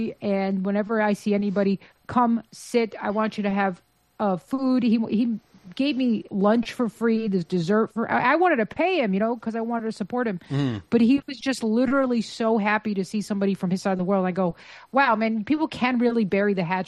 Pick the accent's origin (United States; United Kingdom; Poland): United States; Bronx, New York; You know, when I was growing up in the Bronx, because some people like to come out and be like, Albanians aren't white.